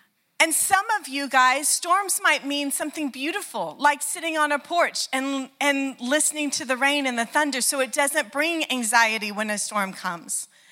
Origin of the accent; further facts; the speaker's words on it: Oklahoma, United States; I grew up in Oklahoma. You can just imagine, we have the largest tornado that's ever hit the country was in Oklahoma